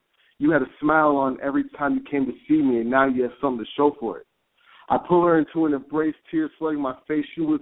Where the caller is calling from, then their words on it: Chicago, Illinois, United States; I'm calling from Chicago.